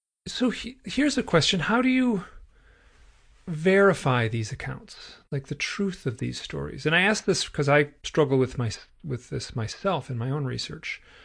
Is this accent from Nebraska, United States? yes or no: no; Michigan, United States; Yeah, I'm from Michigan, and Jerry Ford was a representative from the Grand Rapids district.